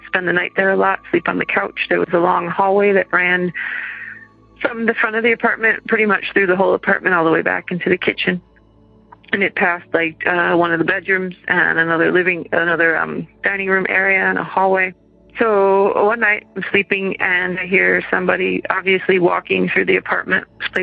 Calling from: Madison, Wisconsin, United States; I'm calling from Madison, Wisconsin.

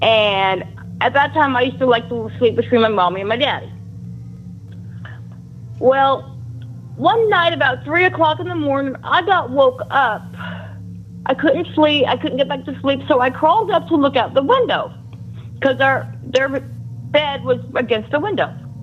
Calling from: Atlanta, Georgia, United States; also born or lived in Oregon; I'm calling from Atlanta, Georgia.

